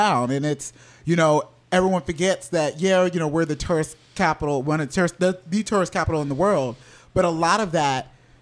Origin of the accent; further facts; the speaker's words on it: Orlando, Florida, United States; you know, I grew up in Orlando.